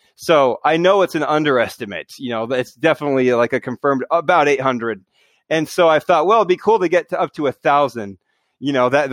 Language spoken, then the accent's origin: English; Utah, United States; You know, I'm from Utah. You know, there might be some cool link ups to do in Utah, too.